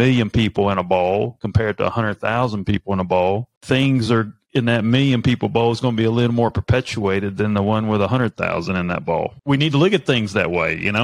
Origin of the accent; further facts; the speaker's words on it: North Carolina, United States; born there; I grew up, I was born in North Carolina and my dad was from New Jersey. So I always went back and forth from the Northeast to the South.